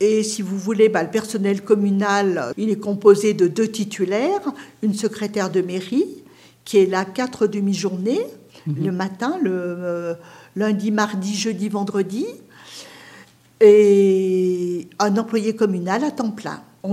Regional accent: Lyon, Auvergne-Rhône-Alpes, France; born there; puisque je suis née à Lyon, j'ai fait ma carrière à Lyon, mais je venais pour les vacances, puisque mes parents étaient tous les deux originaires de Lugarde

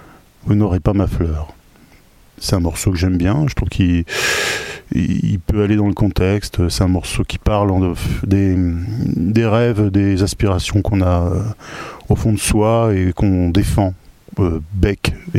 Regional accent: Nevers, Bourgogne-Franche-Comté, France; moi je viens de Nevers, et à Nevers

